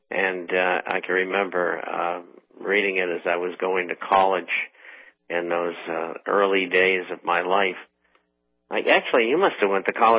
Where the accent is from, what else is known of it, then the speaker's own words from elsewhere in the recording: Somerville, Massachusetts, United States; Well, I grew up in Somerville and stayed there until, you know, I left university and, you know, the first time. And so I spent all of my, you know, first 20 years living there.